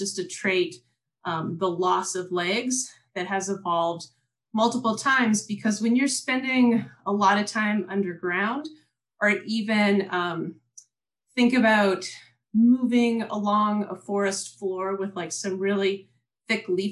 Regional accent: Kentucky, United States; born or raised there

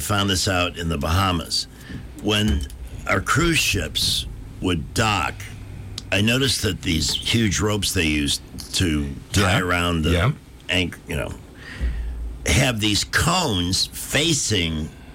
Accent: Chicago, Illinois, United States; When I was growing up in Chicago, we had a neighborhood pharmacy, and a guy named David Resnick was our pharmacist.

